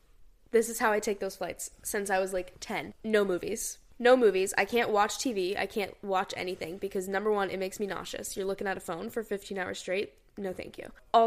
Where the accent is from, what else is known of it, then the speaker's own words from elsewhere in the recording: Hong Kong; we grew up in Hong Kong. We spent time in Hong Kong growing up